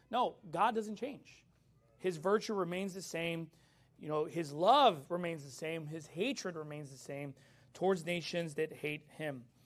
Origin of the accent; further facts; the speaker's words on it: United States; But you give me a choice, America. Amen. You know, my country. I'm American all the way at that point.